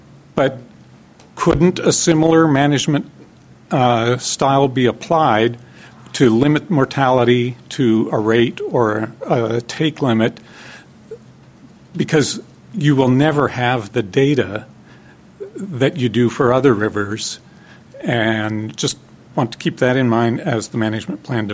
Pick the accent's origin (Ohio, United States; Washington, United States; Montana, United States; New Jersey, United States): Washington, United States; Olympia; I'm from Olympia.